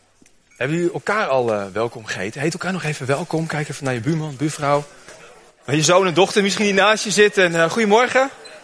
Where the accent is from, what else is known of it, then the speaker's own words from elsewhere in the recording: Zaandam, North Holland, Netherlands; Ik ben opgegroeid in Zaandam. En ik liep er heel vaak langs in mijn puberjaren.